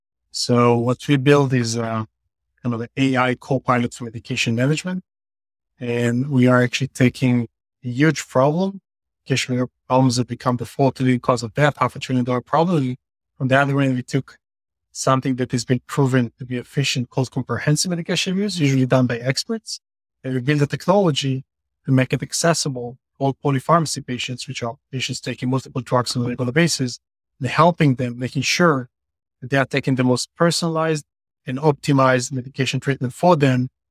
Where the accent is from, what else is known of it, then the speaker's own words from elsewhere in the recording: Israel; now in New Jersey, United States; Originally from Israel.